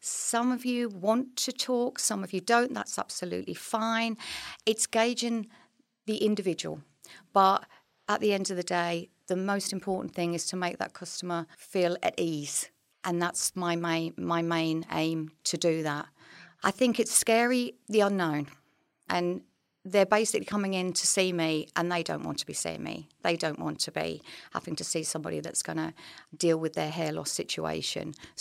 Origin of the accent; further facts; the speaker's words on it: East of England, United Kingdom; As you can probably tell, I'm from East Anglia, not the Northeast.